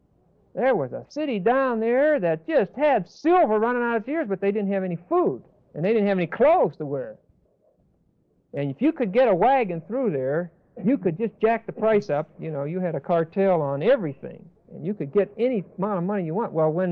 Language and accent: English; New York, United States; I just got finished reading Serpico, the cop in New York. That's my hometown all over.